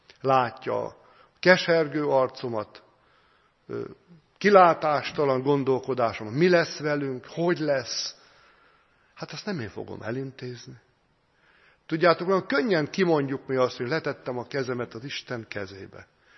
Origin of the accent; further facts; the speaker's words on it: Szabolcs-Szatmár-Bereg, Hungary; born there; Szatmár megyében élt, ahol én is születtem